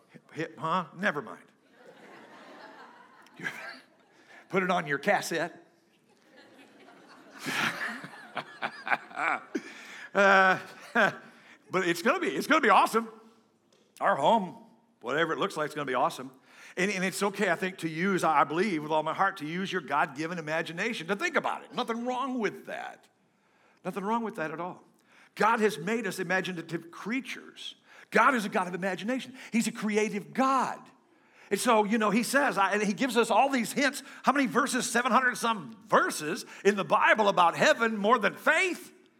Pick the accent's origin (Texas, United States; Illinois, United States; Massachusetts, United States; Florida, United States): Illinois, United States; because I'm from Illinois, a rhubarb pie.